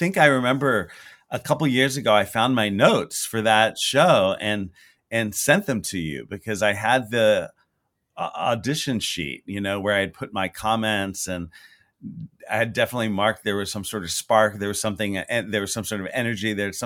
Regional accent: Houston, Texas, United States; I mean, I grew up in Houston, Texas, and I think I started at a very young age.

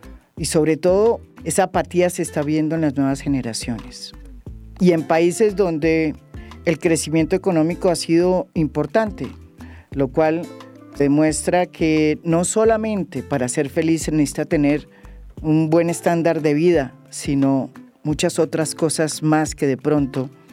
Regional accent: Colombia; Colombia no es uno de los países más felices del mundo, como muchos colombianos creemos.

